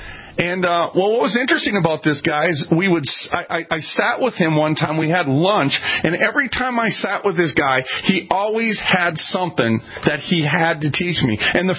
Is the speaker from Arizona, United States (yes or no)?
no; Minneapolis, Minnesota, United States; I'm from North Minneapolis. I was a welfare kid, okay?